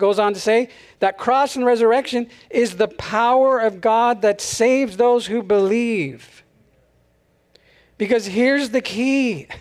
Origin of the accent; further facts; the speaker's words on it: Cypress, California, United States; You know, I grew up in Cypress, California. Does anyone know where that is?